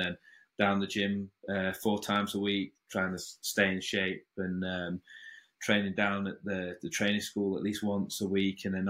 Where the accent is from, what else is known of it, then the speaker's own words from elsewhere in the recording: Nottingham, East Midlands, United Kingdom; So I'm from Nottingham. So that's East Midlands, probably about 2 hours from Liverpool, 2 hours from London.